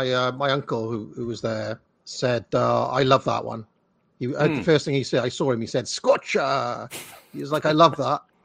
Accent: Wales, United Kingdom; Back in my hometown, it was 21 degrees by the sea, right?

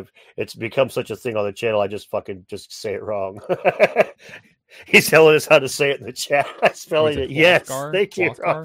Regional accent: Illinois, United States; I grew up in the Midwest with like Southern Illinois

